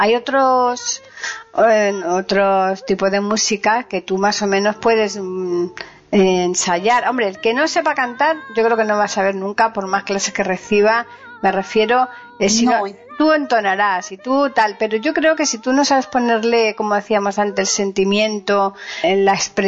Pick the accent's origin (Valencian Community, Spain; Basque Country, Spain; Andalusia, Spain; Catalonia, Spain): Andalusia, Spain; Fíjate que yo soy andaluza